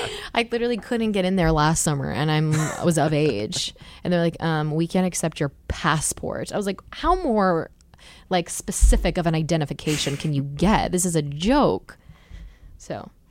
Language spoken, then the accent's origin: English; New Jersey, United States; I don't say Jersey. Yeah, I say like I'm originally from New Jersey.